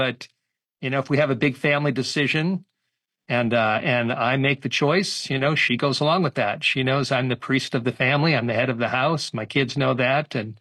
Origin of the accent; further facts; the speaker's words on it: Studio City, California, United States; My dad lived in Burbank. I grew up in Studio City.